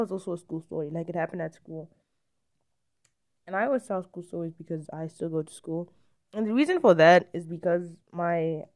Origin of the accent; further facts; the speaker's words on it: South Africa; Because I am South African, like, I grew up in South Africa.